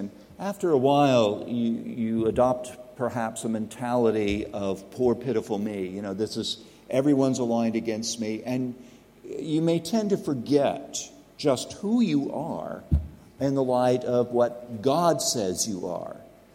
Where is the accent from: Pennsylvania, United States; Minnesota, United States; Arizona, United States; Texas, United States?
Texas, United States; also born or lived in Oklahoma; I'm from Texas, and I'm pastor for 27 years in Oklahoma, in the Dallas-Fort Worth metro area, and the Oklahoma City metro, and the Tulsa metro area.